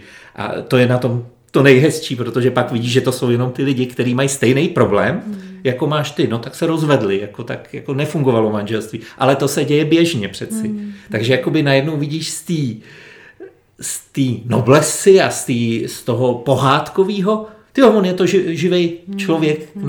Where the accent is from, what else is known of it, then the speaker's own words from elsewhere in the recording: Česká Lípa, Liberec Region, Czechia; now in Krásná Lípa, Czechia; já jsem rodák z České Lípy a já tvrdím, že tam je nádherně teplo.